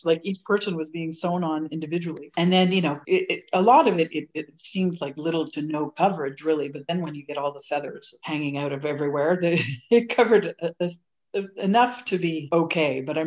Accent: Montreal, Quebec, Canada; first language French; English is a second language; being from Montreal and French being my first language and having French family.

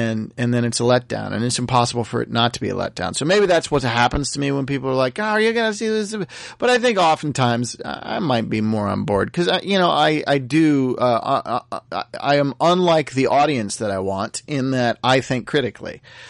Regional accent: United States; because I'm an American

